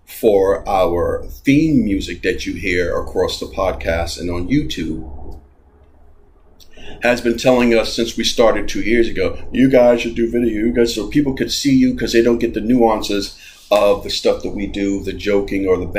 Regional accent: New York, United States; accent: New York; I just realized I was editing a video for the adventure show on Friday, and I realized my New York accent popped out because it was a video clip of the podcast

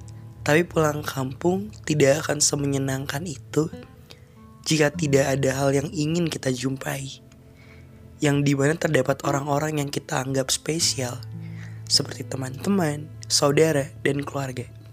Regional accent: Jakarta, Indonesia; also born or lived in Situbondo; saya lahirnya sama-sama di Jakarta. Adik saya semuanya lahirnya di Jakarta. Dan saya di Jakarta dari kecil, tumpang lahir di Situbondo. Terus dia kecil udah di sini TK, SD, SMP sampai kelas 1. Dan SMP kelas 2 saya pindah ke Situbondo, balik ke kampungnya ayah.

